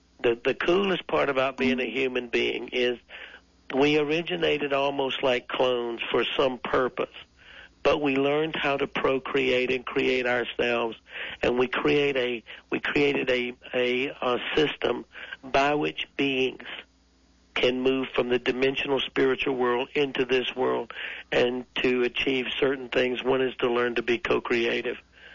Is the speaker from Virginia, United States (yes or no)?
no; South Carolina, United States; I'm from South Carolina where they created drag racing.